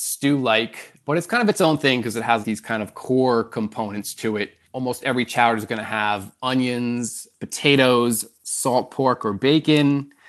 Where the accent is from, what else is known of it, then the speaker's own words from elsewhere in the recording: Port Jefferson, New York, United States; I grew up on Long Island, a little town called Port Jefferson on the North Shore.